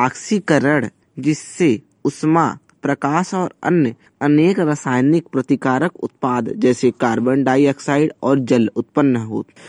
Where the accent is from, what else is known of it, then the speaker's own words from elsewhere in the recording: Jaunpur, Uttar Pradesh, India; मैं उत्तर प्रदेश के जौनपुर जिले का निवासी हूँ।